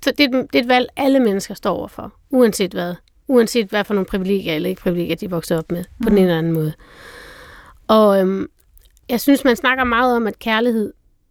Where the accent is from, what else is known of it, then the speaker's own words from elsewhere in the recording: North Denmark Region, Denmark; jeg er fra Nordjylland, så er jeg ikke sagt for meget